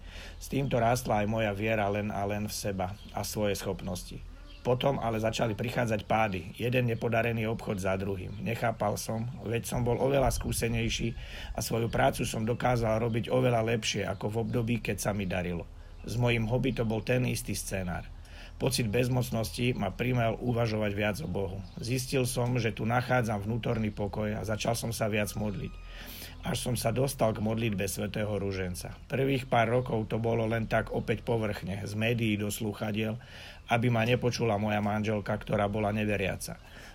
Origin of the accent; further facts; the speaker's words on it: Poprad, Prešov Region, Slovakia; som z Popradu, mám 49 rokov.